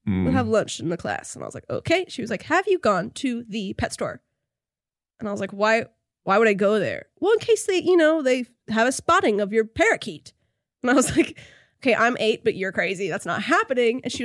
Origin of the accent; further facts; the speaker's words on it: Washington, United States; A remote island off the coast of Washington State.